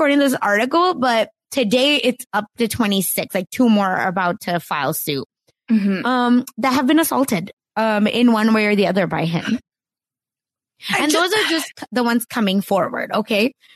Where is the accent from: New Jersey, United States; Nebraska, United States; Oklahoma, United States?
Oklahoma, United States; But like, y'all know I'm from Oklahoma.